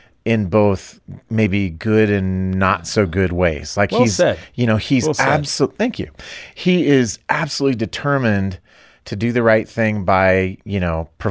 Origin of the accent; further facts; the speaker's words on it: Iowa, United States; I'm from Iowa, so I can crack